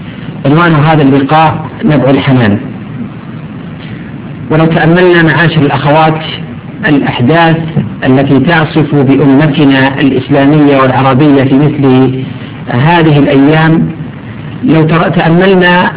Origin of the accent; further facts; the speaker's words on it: Saudi Arabia; وبالذات بلادنا المملكة العربية السعودية أنها دول فتية